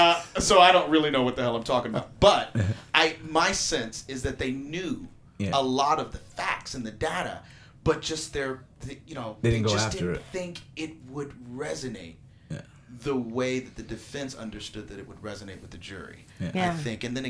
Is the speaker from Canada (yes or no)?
no; Dallas, Texas, United States; Dallas, Texas.